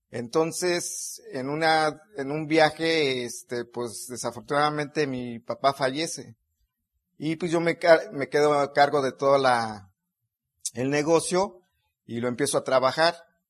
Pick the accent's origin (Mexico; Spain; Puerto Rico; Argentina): Mexico; Mexico City; Sonia y yo somos de la Ciudad de México, de la Distrito Federal.